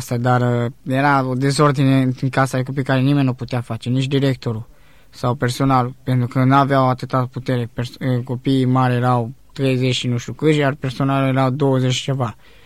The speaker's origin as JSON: {"language": "Romanian", "region": "Oltenia", "country": "Romania", "tie": "born or raised there", "said": "am crescut și mai ales că am crescut în Oltenia"}